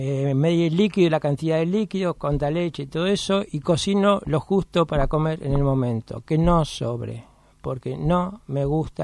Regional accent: Argentina; Y como he tenido, como muchos argentinos, épocas buenas y épocas malas

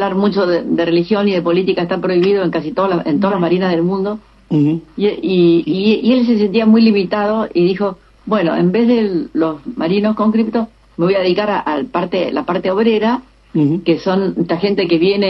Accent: Corning, New York, United States; born there; estuvo un año haciendo una pasantía en Corning, Nueva York, donde yo nací

